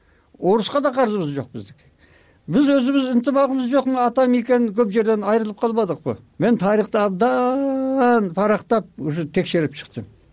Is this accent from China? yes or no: yes; Ghulja, Xinjiang, China; now in Kyrgyzstan; Кытайдан келгем, 56-жылы. Бизди талкалап, бүт нерсени тартып алды, анан колго алып нетебиз дегенде биз качтык буякка. Кулжа деген шаарда.